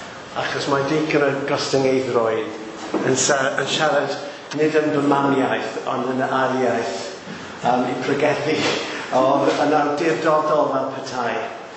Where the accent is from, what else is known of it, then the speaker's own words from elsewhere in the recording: Caerleon, Wales, United Kingdom; bachgen o Casnewydd o Meindi ydw i yn reiddiol a dyna lle es i yn ôl fel cyrraedd ar ôl cael fy magu'n Caerleon